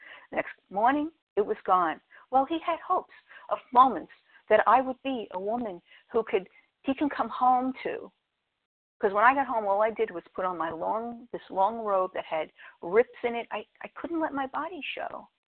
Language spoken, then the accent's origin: English; Pennsylvania, United States; from Pennsylvania in the Poconos.